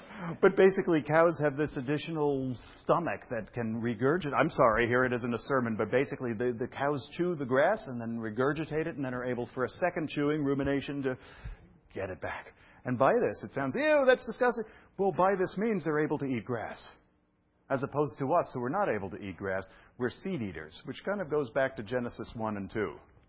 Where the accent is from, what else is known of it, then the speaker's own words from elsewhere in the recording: Brooklyn, New York, United States; Now, come on, I'm from Brooklyn.